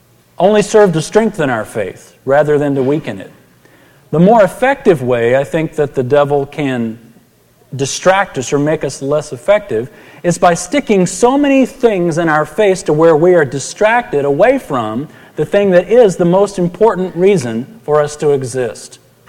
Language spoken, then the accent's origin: English; San Antonio, Texas, United States; Growing up in San Antonio, one of the favorite times of year for me as a kid was when the circus would come